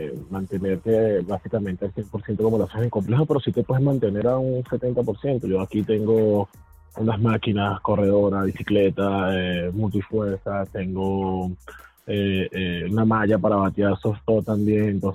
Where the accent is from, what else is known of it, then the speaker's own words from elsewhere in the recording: Venezuela; en mi caso, que soy venezolano